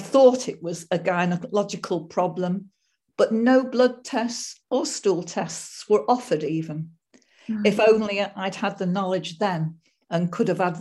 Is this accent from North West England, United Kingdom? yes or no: yes; Stockport, North West England, United Kingdom; born there; also born or lived in Mid Wales; I was born in Stockport in 1951 and an only child